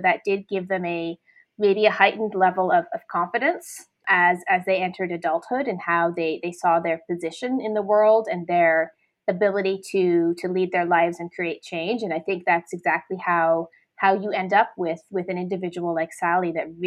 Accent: Canada; I grew up in Canada. As much as I'm Ethiopian, I'm also Canadian. And as a member of the diaspora

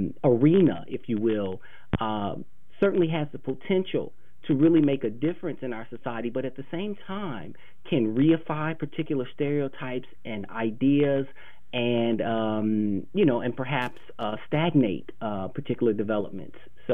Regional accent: St. Louis, Missouri, United States; Well, I am from St. Louis, Missouri

